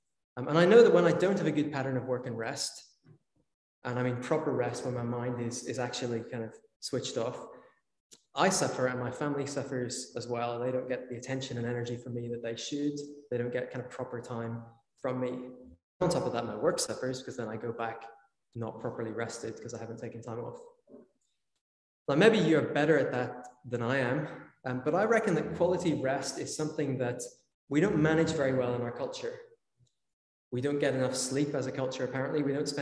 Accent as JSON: {"language": "English", "region": "Northern Ireland", "country": "United Kingdom", "tie": "born or raised there", "said": "In the culture that I grew up in Northern Ireland"}